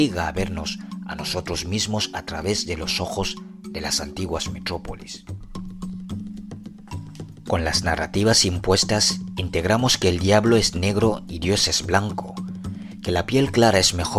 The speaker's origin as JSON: {"language": "Spanish", "country": "Cameroon", "said": "africano de origen camerunés, educador social, internacionalista, conferenciante, migrante y defensor de los derechos humanos."}